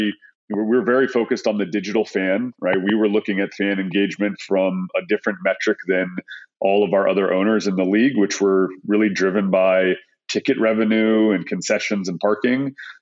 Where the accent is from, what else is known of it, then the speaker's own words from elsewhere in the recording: Texas, United States; born there; I was born in Texas. I've always wanted to own the Cowboys.